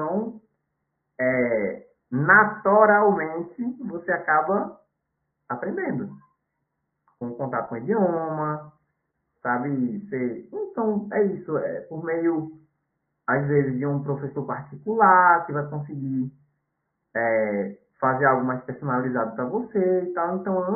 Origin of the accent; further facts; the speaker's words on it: Recife, Pernambuco, Brazil; Amava minha terra, a gente que é aqui do Recife. A gente costuma ser bem bairrista, a gente costuma gostar muito da nossa região.